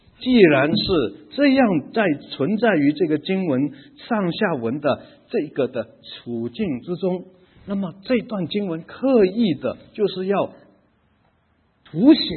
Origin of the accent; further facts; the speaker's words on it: China; 那么我们中国人的思想其实也跟这些 门徒有点像的呢？